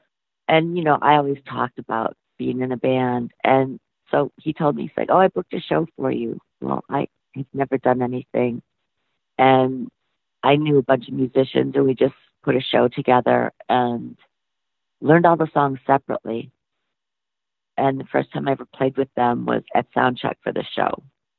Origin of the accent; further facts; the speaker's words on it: Detroit, Michigan, United States; You know, growing up in Detroit, you're just kind of surrounded by it.